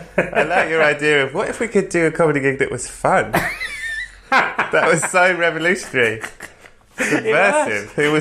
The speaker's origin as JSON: {"language": "English", "region": "England", "country": "United Kingdom", "said": "that was maybe the upside of being like English"}